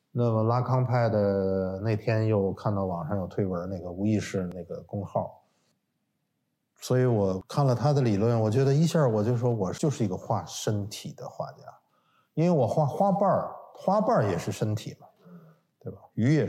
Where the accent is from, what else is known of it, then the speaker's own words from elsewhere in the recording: China; 当年台湾同胞有些人现金比我们大陆人足多了